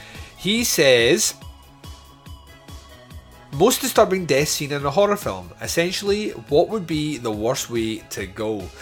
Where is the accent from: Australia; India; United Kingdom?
United Kingdom; Scotland; I am Scottish, so I will defend haggis to my dying breath.